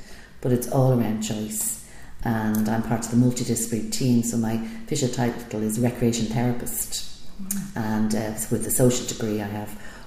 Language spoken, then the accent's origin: English; Pima, Arizona, United States; Yes, I grew up here in Pima, and my father's the ambulance driver. There was six children in our family